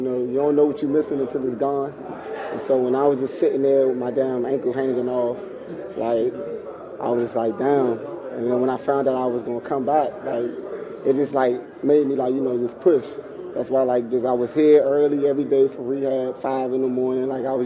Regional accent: Washington, District of Columbia, United States; Once again, I'm from Washington, D.C., so...

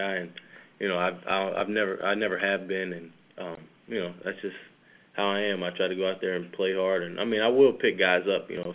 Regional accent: Fort Myers, Florida, United States; And then I grew up in Fort Myers, Cape

